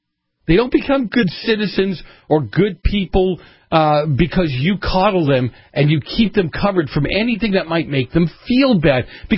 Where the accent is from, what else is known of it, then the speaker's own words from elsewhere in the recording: Boston, Massachusetts, United States; moved away; I grew up in Boston. As you guys know, you listen to the show on a regular basis. And I grew up with a lot of guys that had rifles. We had shotguns. We had rifles. The year I left Massachusetts, I had 22 pistols.